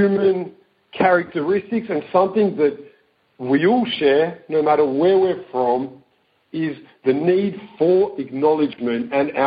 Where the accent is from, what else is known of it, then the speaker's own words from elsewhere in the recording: Australia; You know, I'm from Australia originally. I'm talking with you today from Tel Aviv.